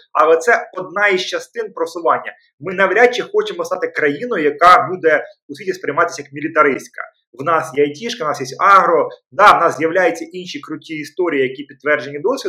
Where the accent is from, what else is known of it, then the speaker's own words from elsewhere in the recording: Vasylkiv, Kyiv Oblast, Ukraine; там Васильків, наприклад, де звідки я родом